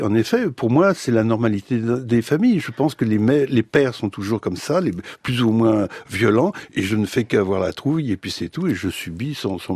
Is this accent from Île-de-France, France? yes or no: no; Bourgogne-Franche-Comté, France; moved away as an adult; j'avais connu ça dans mon enfance, en Bourgogne, dans un petit village de 90 habitants.